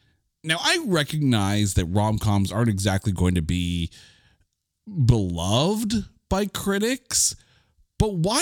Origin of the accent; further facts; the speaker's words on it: Canada; Because I'm Canadian.